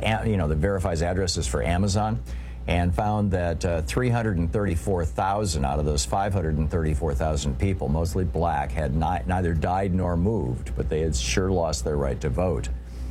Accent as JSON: {"language": "English", "region": "Michigan", "country": "United States", "tie": "born or raised there", "also_born_or_lived": "New Hampshire / Germany / Georgia / Vermont", "moved": "yes", "lives_now": "Oregon, United States", "said": "Louise and I have lived, we grew up in Michigan, we moved to New Hampshire, we moved to Germany, we moved to Georgia, we moved to Vermont, we moved to Oregon, we moved to Washington, D.C., and we moved back to Oregon, okay?"}